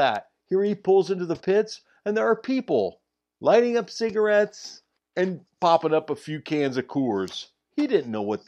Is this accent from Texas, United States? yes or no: no; California, United States; But see, I'm from the San Francisco Bay Area. This is commonplace over here.